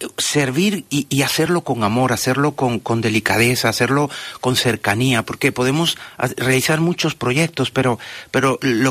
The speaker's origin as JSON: {"language": "Spanish", "town": "Córdoba", "region": "Andalusia", "country": "Spain", "moved": "as an adult", "lives_now": "Ecuador", "said": "Me fui muy joven, a los 20 y tantos me fui allá y realmente vivo allá y soy español, cordobés, pero me siento también un ecuatoriano más"}